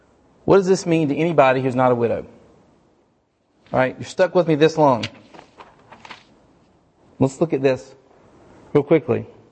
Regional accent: North Carolina, United States; I grew up in North Carolina, of course, and I went to spend a lot of time at the coast

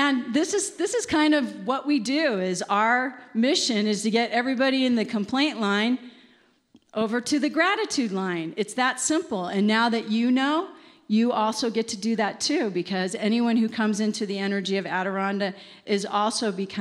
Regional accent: Los Angeles, California, United States; I'm from Los Angeles, California, and I was a marketing executive at the time

